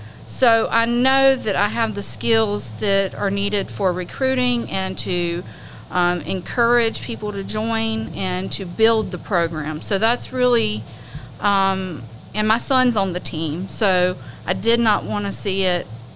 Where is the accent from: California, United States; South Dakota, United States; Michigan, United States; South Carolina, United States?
South Carolina, United States; Florence; I'm from Florence. I actually graduated from South Florence High School